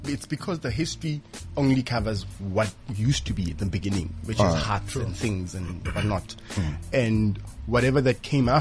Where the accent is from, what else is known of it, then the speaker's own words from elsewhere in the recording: Limpopo, South Africa; Besides, I'm from Limpopo, my man.